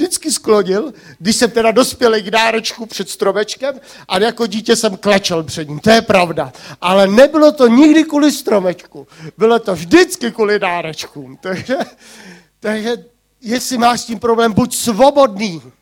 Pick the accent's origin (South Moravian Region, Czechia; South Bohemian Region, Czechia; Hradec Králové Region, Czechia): South Bohemian Region, Czechia; Já jsem řekl, že jsem Jihočech